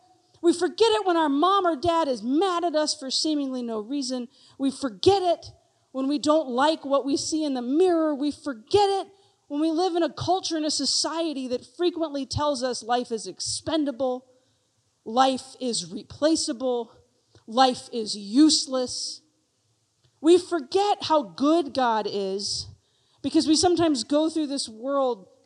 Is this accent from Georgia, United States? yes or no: no; Lake Charles, Louisiana, United States; I come to you from Lake Charles, Louisiana, a small town.